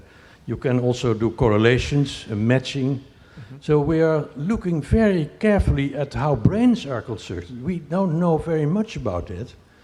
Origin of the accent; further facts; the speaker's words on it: Netherlands; English is a second language; I'm from the Netherlands, and we are not polite.